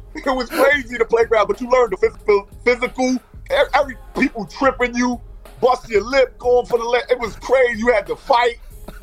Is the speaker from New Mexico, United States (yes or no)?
no; New York, United States; you had to have it growing up in New York.